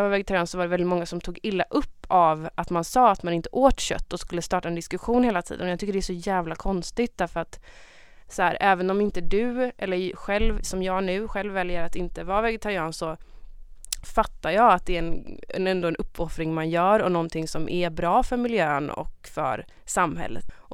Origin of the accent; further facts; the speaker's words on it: Gothenburg, Västra Götaland County, Sweden; Just när jag är från Göteborg också.